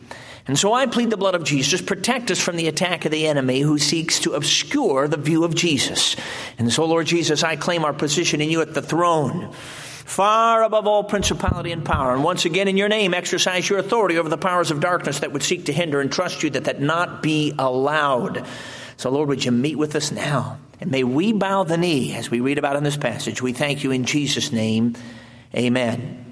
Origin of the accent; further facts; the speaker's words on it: Chicago, Illinois, United States; I grew up in Chicago. Our church was located in the city for a number of years and so on.